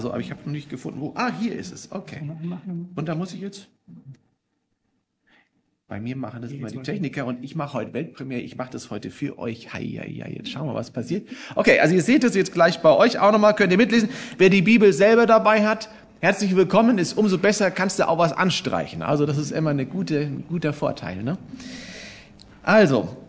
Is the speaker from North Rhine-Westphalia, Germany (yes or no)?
no; Kulmbach, Bavaria, Germany; also born or lived in Lauterbach; Ich bin geboren in Lauterbach in Hessen, aufgewachsen in Kulmbach und war dann eine Zeit in der Schweiz